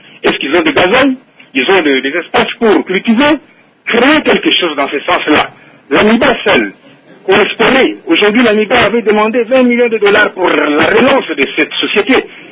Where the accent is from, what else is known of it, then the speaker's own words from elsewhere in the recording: Kasaï-Oriental, DR Congo; Comme ici, chez nous, au Kassai Oriental, aujourd'hui, par exemple, vous voyez bien qu'il y a l'exode urbain.